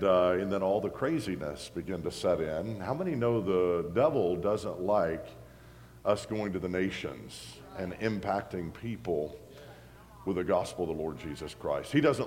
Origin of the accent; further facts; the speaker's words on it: Oklahoma, United States; And in my home state, I love it. Just a few hours from T-Town. Our headquarters is there right outside Tulsa and Catoosa, Oklahoma.